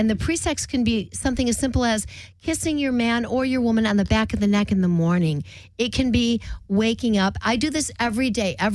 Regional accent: Rockford, Illinois, United States; I'm from Rockford with pop.

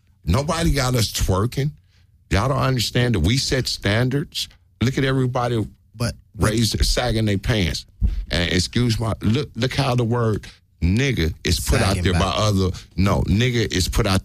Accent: United States; born there; I'm not African American. I was born in America.

